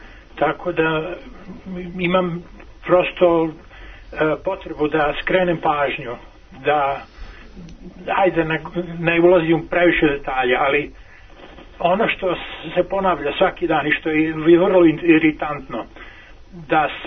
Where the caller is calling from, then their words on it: Belgrade, Serbia; I ja sam iz Beograda